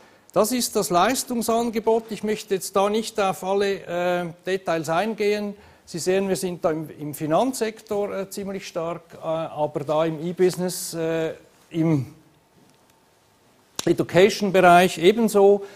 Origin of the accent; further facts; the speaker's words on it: Switzerland; accent: Swiss; aber vielleicht hören Sie es an meinem Unterton, ich komme eigentlich aus der Schweiz